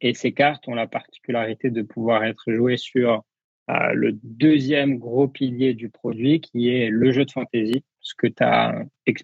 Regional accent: France; en tant que Français

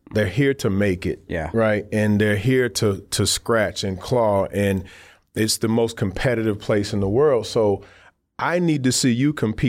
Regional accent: Detroit, Michigan, United States; now in New York, United States; When I came from Detroit, I think a lot of people, because of my laid-back demeanor, a lot of people were like, that's kind of an interesting choice.

